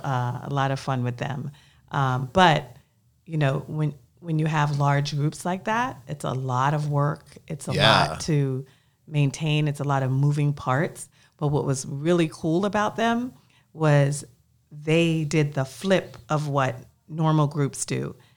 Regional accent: Nassau, New Providence, Bahamas; also born or lived in Columbia, United States / Baltimore, United States; now in Charlotte, United States; So originally, actually, I'm a Bahama mama. So I'm from Nassau, Bahamas.

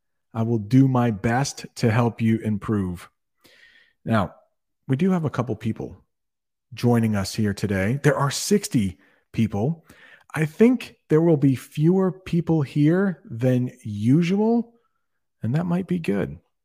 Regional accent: Vermont, United States; born there; I was born in Vermont, so it is my birth state.

